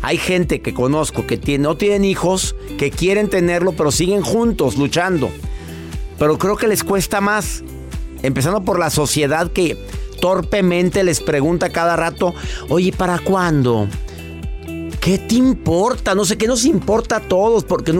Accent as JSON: {"language": "Spanish", "country": "Mexico", "said": "Y también en México, en mi país adorado, problemas de infertilidad comienzan pues desde los 35 años"}